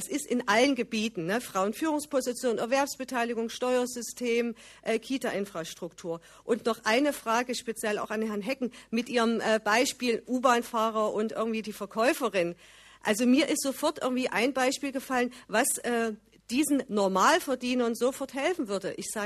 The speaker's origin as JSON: {"language": "German", "region": "East Germany", "country": "Germany", "tie": "born or raised there", "said": "grüne Bundestagsabgeordnete und aufgewachsen in der DDR."}